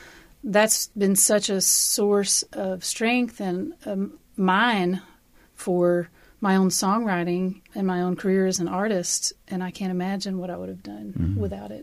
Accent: Appalachia, United States; Well, I think that's something that you don't fully realize until you start to travel and work outside the region.

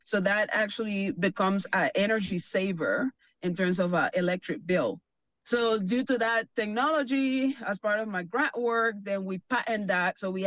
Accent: Panama; moved away as an adult; now in United States; I'm originally from Panama. I came to the U.S. back in 2007 as part of a Fulbright scholarship

